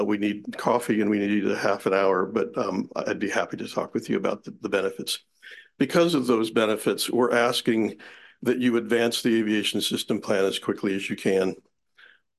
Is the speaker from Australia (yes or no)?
no; Oak Harbor, Washington, United States; from Oak Harbor.